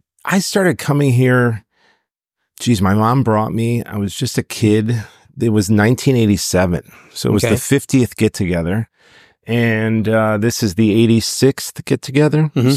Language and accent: English; Detroit, Michigan, United States; Years ago, I grew up in Detroit and I was good friends with Jason Burns, still am.